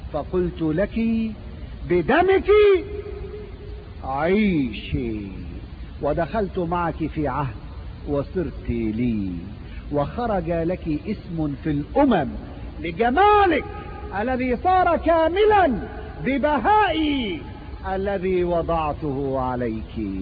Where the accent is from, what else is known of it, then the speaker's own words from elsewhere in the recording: Egypt; ده زي عندنا في مصر في القانون عشماوي